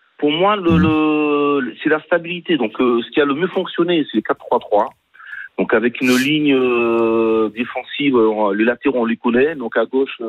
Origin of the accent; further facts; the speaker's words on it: Nouvelle-Aquitaine, France; Du Pêche, je suis du Pêche, du Bassin d'Arcachon.